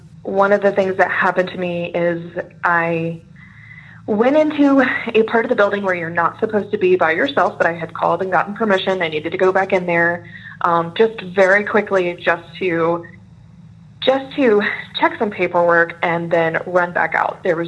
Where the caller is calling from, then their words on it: Virginia, United States; I'm in Northern Virginia.